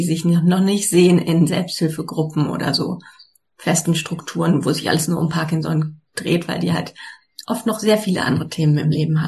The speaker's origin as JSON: {"language": "German", "region": "North Rhine-Westphalia", "country": "Germany", "said": "Ich komme aus der Nähe von Bielefeld, also Kreis Lippe wohne ich"}